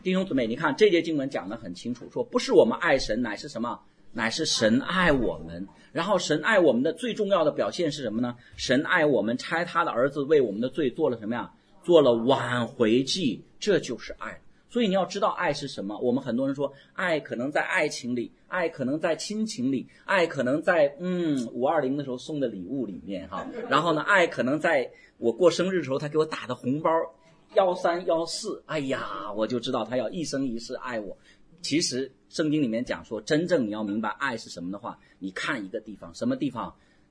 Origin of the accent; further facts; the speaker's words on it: China; 我们中国人如果婚礼头什么一拜天地，二拜父母